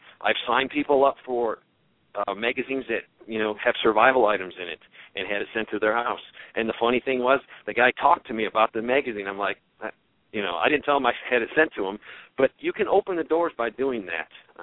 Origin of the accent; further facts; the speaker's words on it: the South, United States; I'm from the South, I'm a prepper, so